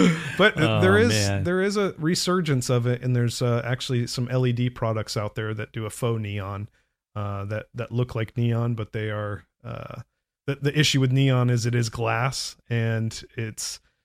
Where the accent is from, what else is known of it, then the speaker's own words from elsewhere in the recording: Orlando, Florida, United States; I was born in 1983. so I'm 38 years old, born and raised in Orlando.